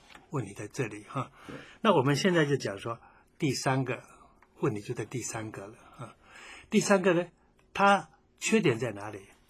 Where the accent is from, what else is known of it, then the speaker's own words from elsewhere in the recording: China; 那我们中国人讲就修心